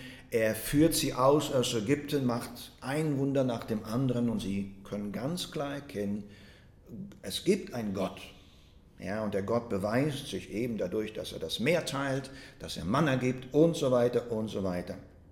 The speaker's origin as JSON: {"language": "German", "country": "Germany", "lives_now": "Canada", "said": "dass wir als Deutsche nun lebend in Kanada Englisch lernen müssen."}